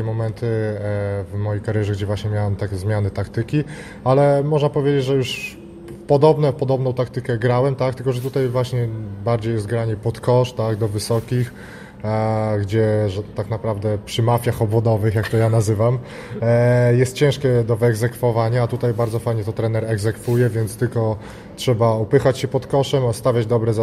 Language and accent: Polish; Białystok, Podlaskie Voivodeship, Poland; Wrocław nas połączył, ja jestem z Białegostoku